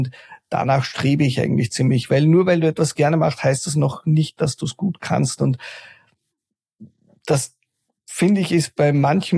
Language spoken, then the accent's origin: German; Austria; was als Österreicher absurd ist, aber in einem Binnenland